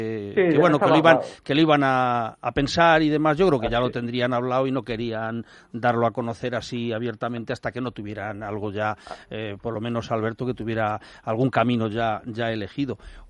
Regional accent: El Espinar, Castile and León, Spain; Eso lo viví yo en Madrid y luego lo vi en mi pueblo, en el Espinar.

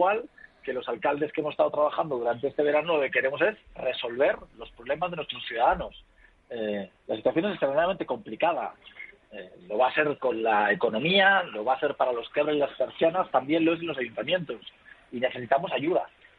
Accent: Zaragoza, Aragon, Spain; de los zaragozanos también, que también somos españoles

